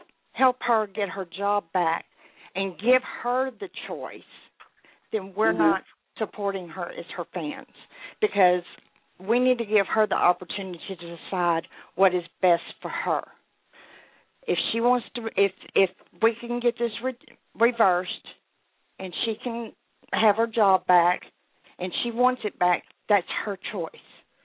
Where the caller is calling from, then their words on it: Texas, United States; I am calling from Texas.